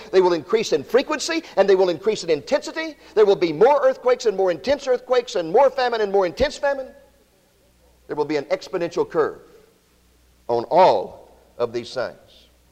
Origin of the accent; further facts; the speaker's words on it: Waco, Texas, United States; A radio station in my hometown of Waco, Texas, set up a circus tent, filled it full of TV sets.